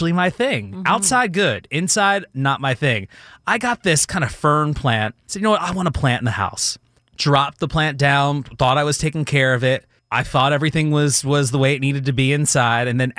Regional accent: Philadelphia, Pennsylvania, United States; I'm from Jersey. No. I'm from Philly. That's where I grew up.

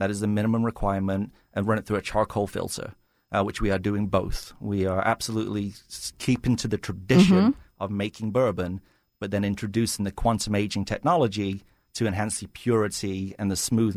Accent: United Kingdom; now in United States; I'm English originally. My partner's Australian, but we're both American citizens.

